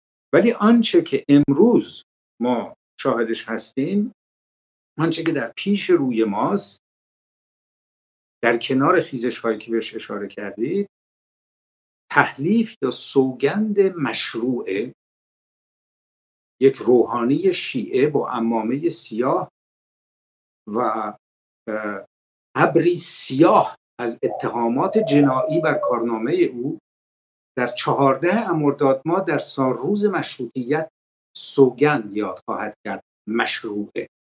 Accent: Iran; من به عنوان یک ایرانی

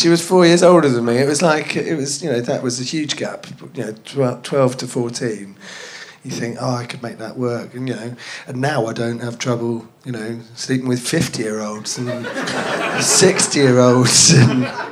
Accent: London, United Kingdom; My accent changes. Because I'm from North London, but everyone thinks I'm from Bristol, because I lived with some people from Plymouth for 3 years at uni. And then... and all my family are from sort of Staffordshire and Yorkshire.

